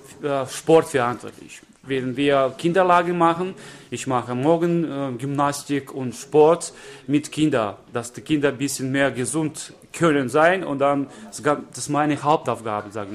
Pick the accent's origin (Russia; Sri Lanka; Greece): Russia; Omsk, Omsk Oblast; German is a second language; Ich komme aus Omsk, das ist Sibirien. In Russland und ich bin 38 Jahre alt